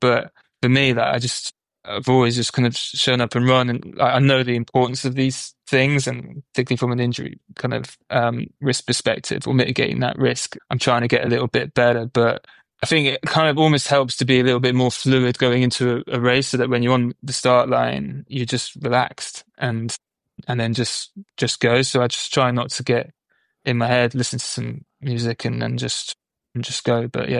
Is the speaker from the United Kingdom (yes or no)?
yes; Salford, North West England, United Kingdom; I'm from Salford, so you may not know the name